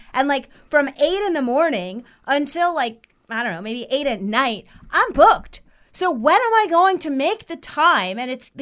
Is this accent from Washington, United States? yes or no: no; New York, United States; I'm from New York. I'm very direct.